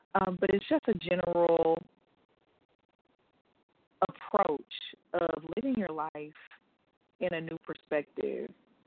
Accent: Arlington, United States; I'm originally from Arlington. I went to school in New Orleans at Xavier University of Louisiana, and was born in 89

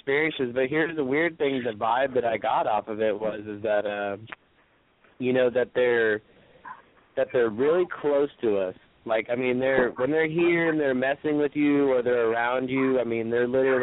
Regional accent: Dallas, Texas, United States; I'm from Dallas.

